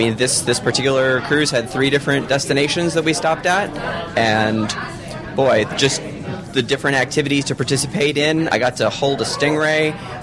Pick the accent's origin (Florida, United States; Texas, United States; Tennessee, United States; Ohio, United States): Florida, United States; Orlando; I'm from Orlando, Florida.